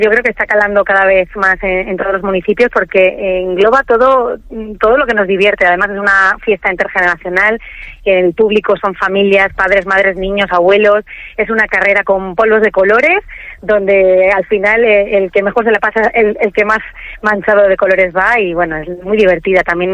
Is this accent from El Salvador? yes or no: no; Valencian Community, Spain; todo lo que nos caracteriza como valencianos, que es la música, el fuego y obviamente también el color y la alegría de las caras de la gente.